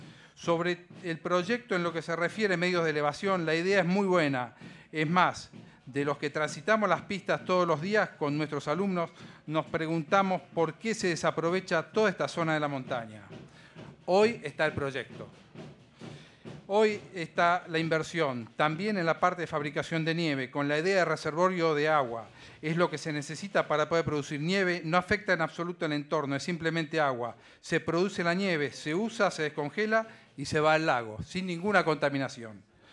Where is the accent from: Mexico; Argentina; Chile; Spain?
Argentina; San Carlos de Bariloche, Río Negro; born there; nací en San Carlos de Bariloche, tengo 56 años